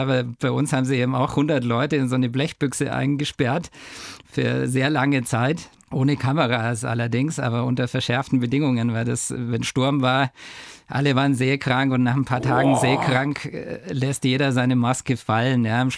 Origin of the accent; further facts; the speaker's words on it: Germany; accent: German; ich habe damals einen sehr deutschen Akzent auch gehabt